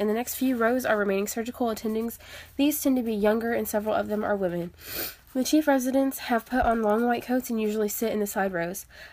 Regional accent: Texas, United States; I am from Texas.

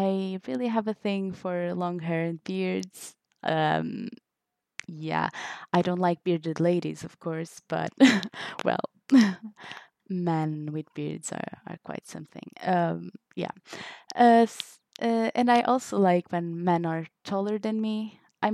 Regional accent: Portugal; Okay, so I'm 22. I'm from Portugal. That's that tiny country on the left side of Spain in Europe

